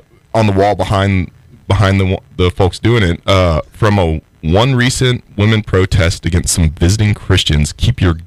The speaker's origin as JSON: {"language": "English", "town": "Austin", "region": "Texas", "country": "United States", "tie": "born or raised there", "said": "I grew up in Austin. Don't hold that against me. It was a little bit different when I grew up there."}